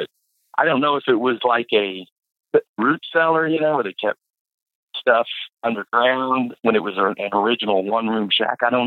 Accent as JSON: {"language": "English", "town": "Tulsa", "region": "Oklahoma", "country": "United States", "tie": "born or raised there", "said": "But the house that I grew up in was in Red Fork, and it was one of the oldest houses in Red Fork."}